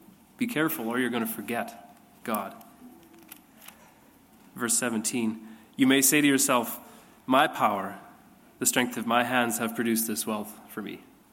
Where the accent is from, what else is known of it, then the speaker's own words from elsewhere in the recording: La Crete, Alberta, Canada; growing up in Lacrete, in kind of our Western Mennonite Christian world kind of worldview